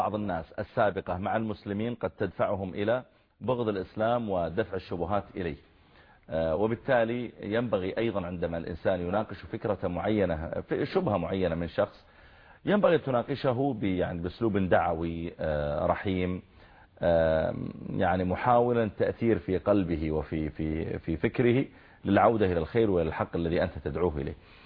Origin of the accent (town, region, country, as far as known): Saudi Arabia